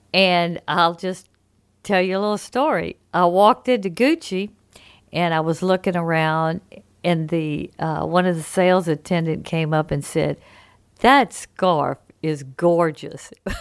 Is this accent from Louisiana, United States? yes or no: yes; Louisiana, United States; Because I'm from Louisiana, I'm going to focus on Mardi Gras, which is the biggest party in the world.